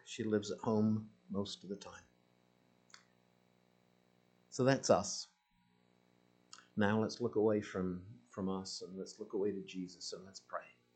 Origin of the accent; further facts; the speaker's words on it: Wales, United Kingdom; born there; Historically, I was born in Wales, so yes, really